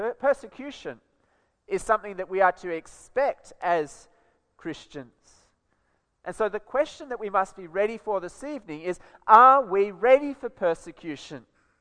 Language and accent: English; Australia; I'm an Australian, right?